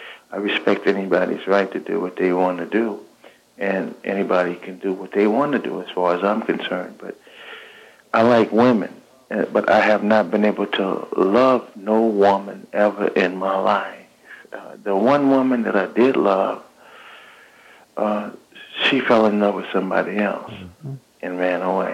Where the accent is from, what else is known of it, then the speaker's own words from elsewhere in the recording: Los Angeles, California, United States; I grew up here in South Central Los Angeles.